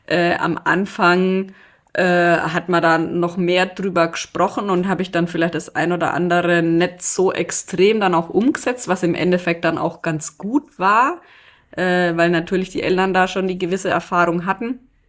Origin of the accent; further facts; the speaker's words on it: Bavaria, Germany; also bei uns in Franken kann ich es ja an zwei Händen, wenn überhaupt, abzählen